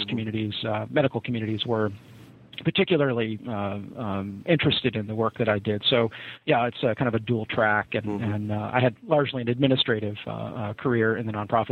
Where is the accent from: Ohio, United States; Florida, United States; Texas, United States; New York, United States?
New York, United States; Rochester; I grew up in Rochester, and thanks very much to my father, who introduced me to history through the libraries and museums of upstate New York and Canada, particularly Rochester, my hometown, Buffalo and Toronto.